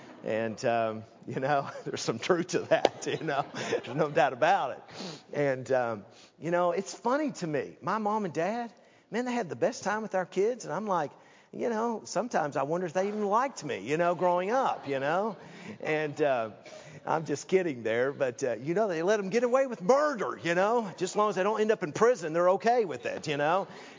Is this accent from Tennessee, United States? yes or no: yes; Tennessee, United States; And I told him about myself, and I said that I was from Tennessee